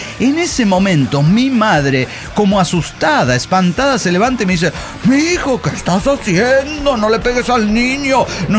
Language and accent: Spanish; Monterrey, Nuevo León, Mexico; yo crecí en Monterrey, ajá, Nuevo León, en el México de los 80.